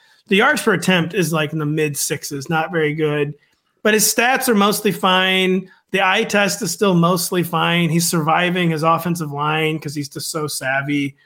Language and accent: English; United States; I'm like a quarter Italian, by the way, supposedly. I mean, I'm American, so I'm everything.